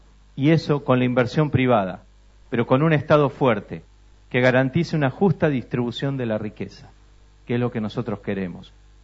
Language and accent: Spanish; Patagonia, Argentina; somos gobernadores de nuestra gente y somos orgullosamente patagónicos.